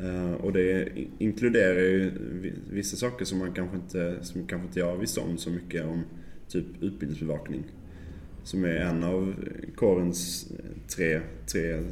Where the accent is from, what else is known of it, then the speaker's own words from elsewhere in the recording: Malmö, Skåne, Sweden; now in Stockholm, Sweden; jag flyttade upp från Malmö och kände inte en enda människa i Stockholm. Hade skaffat en lägenhet här.